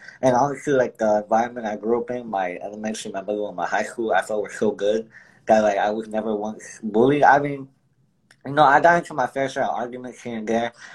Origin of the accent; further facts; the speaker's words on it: Orlando, Florida, United States; I'm 20 years old. I'm from Orlando, Florida, and I do funny TikTok videos, but also go to college as well.